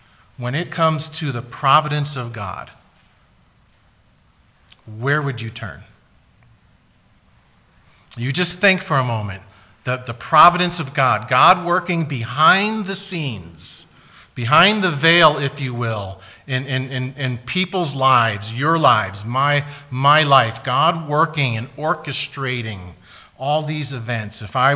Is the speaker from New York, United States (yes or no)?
no; Pennsylvania, United States; We are from Pennsylvania, and we are just about an hour northwest outside of Philadelphia.